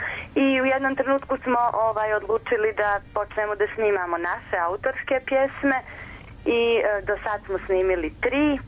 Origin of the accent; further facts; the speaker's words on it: Podgorica, Montenegro; Ja sam iz Podgorice